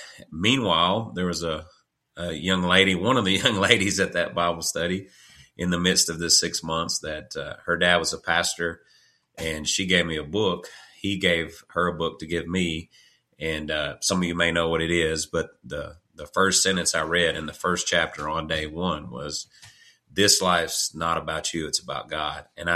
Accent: Arkansas, United States; I'm from Eastern Arkansas, the Delta, as people know it.

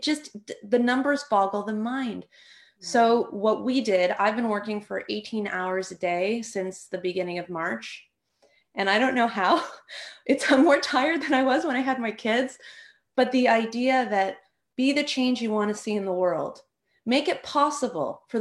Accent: Canada; Because I'm from Canada, right?

